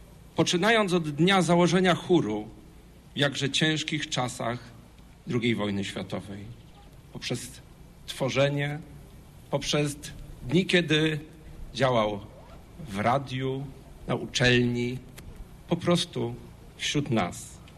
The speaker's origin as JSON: {"language": "Polish", "town": "Poznań", "region": "Greater Poland Voivodeship", "country": "Poland", "said": "w tym i my, poznaniacy"}